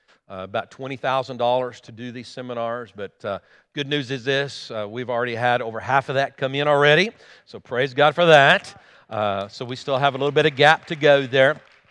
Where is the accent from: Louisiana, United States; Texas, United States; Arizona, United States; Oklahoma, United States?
Oklahoma, United States; Guymon; now in Enid, United States; Tammy and I, we actually live in Enid, Oklahoma, and pastor World Harvest Church, but we grew up right here in Guymon, Oklahoma.